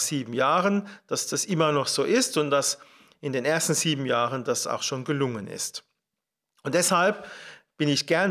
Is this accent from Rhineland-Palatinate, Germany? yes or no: yes; Leimersheim, Rhineland-Palatinate, Germany; Das ist mein Antrieb, meine Heimatgemeinde zu gestalten, eine gute Zukunft zu führen, verwurzelt und mit den Menschen hier